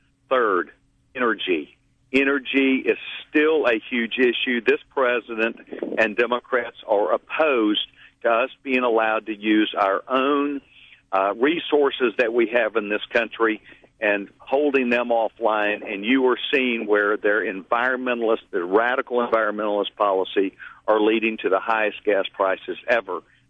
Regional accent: Texas, United States; And I think, not just by being a Texan, but by me being an American, that I do not want to follow that as a model.

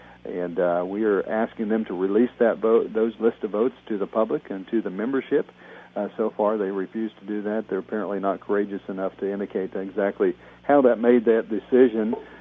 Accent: Kansas, United States; I come from Kansas, rural America, and your word is your bond.

